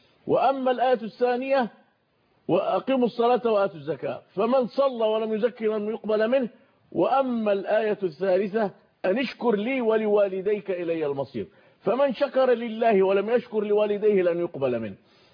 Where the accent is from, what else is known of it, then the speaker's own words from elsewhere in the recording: Suez, Suez Governorate, Egypt; بلادنا مصر، وتحدث عنها الكثير والكثير. وما قال فضيلة الشيخ عندنا في السويس